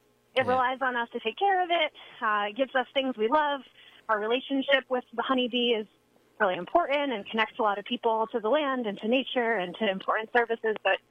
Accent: Hyde Park, New York, United States; So I actually grew up in the Hudson Valley, across the river from the Catskills. I grew up in Hyde Park, Strasburg. And we had a bunch of goats in the backyard

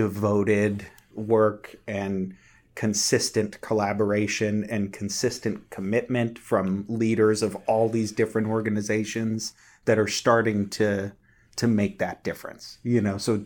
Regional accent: Boston, Massachusetts, United States; I was growing up in Boston, you know, watching those big East Coast snowstorms.

